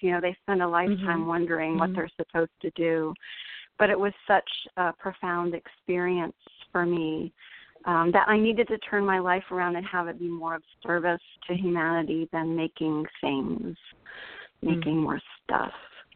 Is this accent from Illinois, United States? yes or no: no; Ann Arbor, Michigan, United States; My hometown is Ann Arbor, Michigan, but I went to Michigan State.